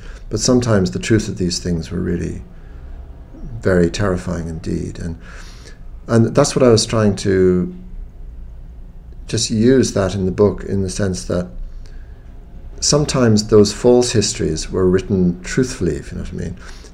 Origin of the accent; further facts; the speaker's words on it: Ireland; as an Irish Catholic of agnostic Catholic parents